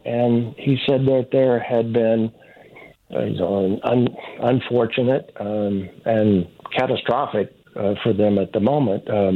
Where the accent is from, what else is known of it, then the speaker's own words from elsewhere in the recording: Florida, United States; I don't know anything about sports except you said I was from Florida, and you're absolutely right.